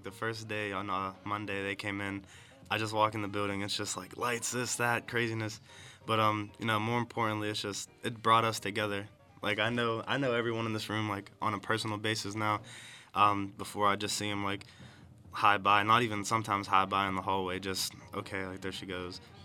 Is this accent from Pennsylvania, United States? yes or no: yes; Pittsburgh, Pennsylvania, United States; I'm from Stanton Heights by the zoo, as people know it.